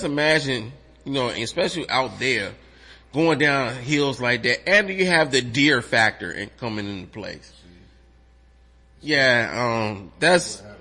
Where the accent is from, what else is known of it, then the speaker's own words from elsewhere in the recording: Richmond, Virginia, United States; I told them I was from Richmond. That's all I needed to tell them.